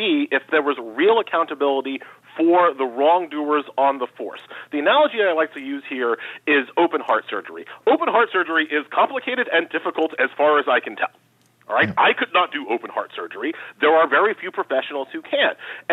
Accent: New York, United States; again, I'm from New York, and so I've seen what's happened to de Blasio.

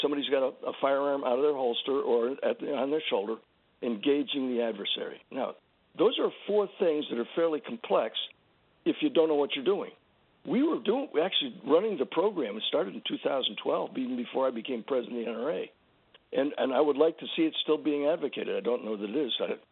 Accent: San Antonio, Texas, United States; born there

